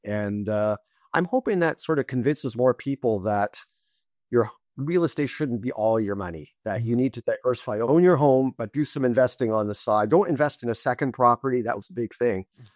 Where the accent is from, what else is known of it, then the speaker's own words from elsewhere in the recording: Toronto, Ontario, Canada; And, you know, I grew up in Toronto, north end of Toronto.